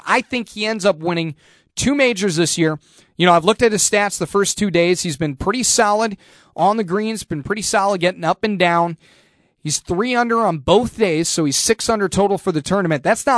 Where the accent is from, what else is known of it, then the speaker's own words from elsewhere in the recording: United States; Now, once again, I'm American